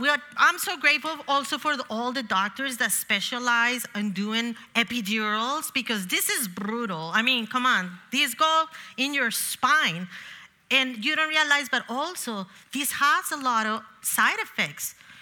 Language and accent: English; Bogota, Bogotá D.C., Colombia; moved away as an adult; now in United States; I was born in Bogota, Colombia, and I was raised there until the age of 19, when my mom, my siblings, and I made the journey together here to the United States to build a new life. And here we are, 31 years later.